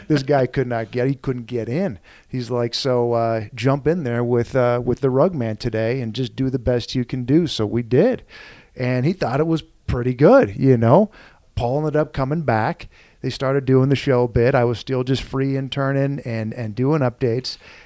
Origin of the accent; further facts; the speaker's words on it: California, United States; I was like, well, I'm from Southern California.